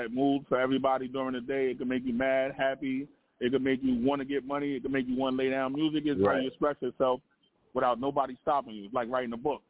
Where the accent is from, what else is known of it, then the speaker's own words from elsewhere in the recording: Brooklyn, New York, United States; I rep the whole New York. I'm from Brooklyn, but I'm here for the New York State.